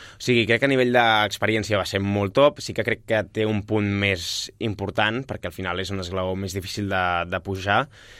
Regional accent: Polinyà, Catalonia, Spain; now in Sabadell, Spain; Perquè jo vinc de Polinyà, ara ja estic empadronat a Sabadell.

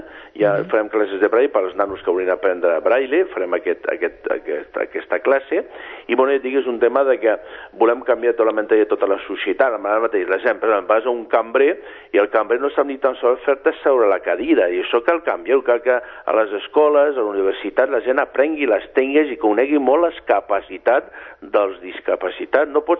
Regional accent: Barcelona, Catalonia, Spain; no soc ciutadà, jo soc de Barcelona.

